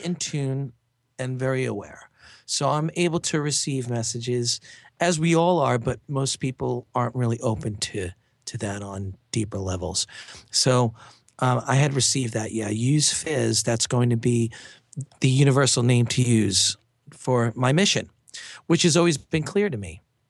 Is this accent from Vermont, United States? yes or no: no; Queens, New York, United States; Originally from New York.